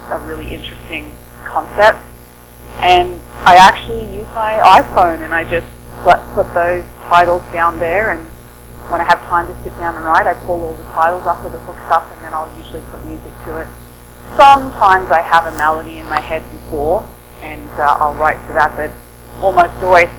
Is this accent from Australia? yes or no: yes; Australia; now in Canada; because I grew up in Australia, on the east coast of Australia.